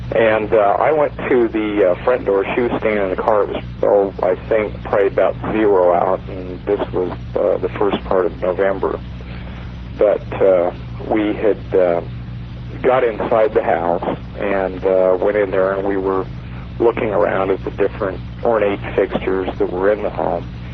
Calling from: Denver, Colorado, United States; I'm calling from Denver.

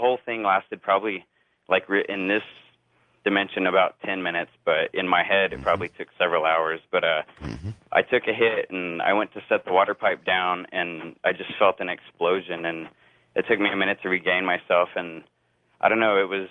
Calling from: Las Cruces, New Mexico, United States; I'm calling from Las Cruces, New Mexico.

